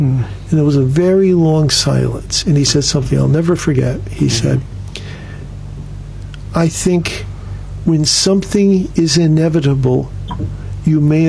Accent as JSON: {"language": "English", "town": "Williamstown", "region": "Massachusetts", "country": "United States", "tie": "born or raised there", "said": "I do a column for my hometown newspaper, the Berkshire Eagle."}